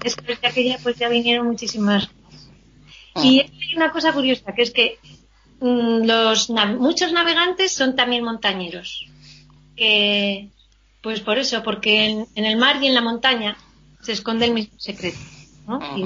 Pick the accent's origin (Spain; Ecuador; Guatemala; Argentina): Spain; Aragon; Yo soy del Pirineo Aragonés